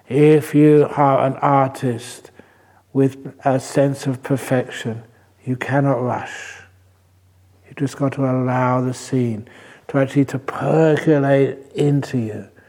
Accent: England, United Kingdom; As you know, that I love my tea as an English monk.

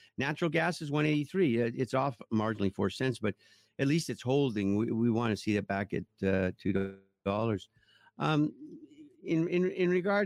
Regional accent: Canada; I'm a Canadian and I have no doctor.

